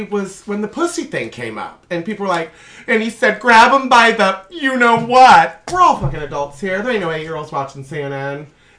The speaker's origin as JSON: {"language": "English", "town": "Fort Wayne", "region": "Indiana", "country": "United States", "tie": "born or raised there", "said": "Fort Wayne, in my hometown, is a shithole."}